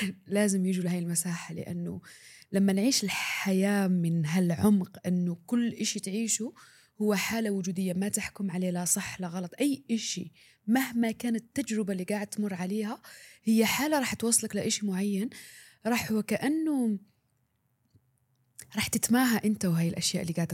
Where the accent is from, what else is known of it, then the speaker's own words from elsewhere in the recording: Algeria; من الجزائر، مدربة في الوعي